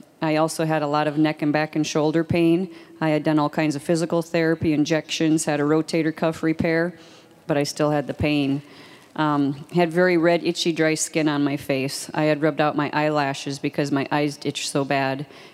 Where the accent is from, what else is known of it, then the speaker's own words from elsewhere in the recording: Frederick, South Dakota, United States; from Frederick, South Dakota.